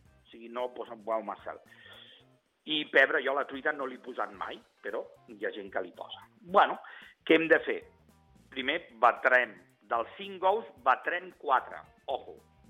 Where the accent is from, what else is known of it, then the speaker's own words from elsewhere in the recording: L'Hospitalet de Llobregat, Catalonia, Spain; perquè sempre ho he dit molt que soc d'Hospitalet, perquè no, al contrari, mai n'hi he tingut que amagar, i el meu DNI posa Hospitalet, no posa a Barcelona